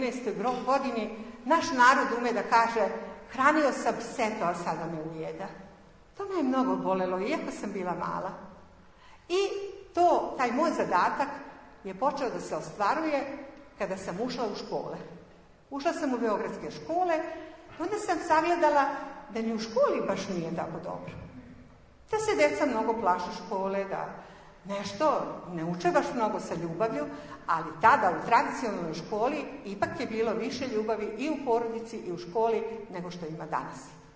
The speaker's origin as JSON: {"language": "Serbian", "town": "Crvenka", "region": "Vojvodina", "country": "Serbia", "tie": "born or raised there", "said": "Kao i vi, i ja sam iz jedne prosječne tradicionalne porodice, odgajana sam u Crvenki. Dakle, ja sam vaša Vojvođanka."}